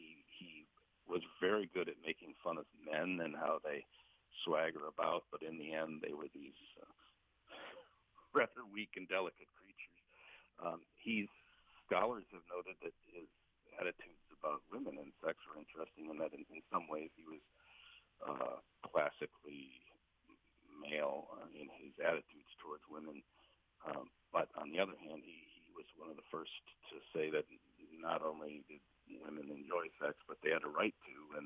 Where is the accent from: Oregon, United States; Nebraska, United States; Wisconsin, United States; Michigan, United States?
Wisconsin, United States; whereas I'm from Chippewa County, Wisconsin, and I say Montaigne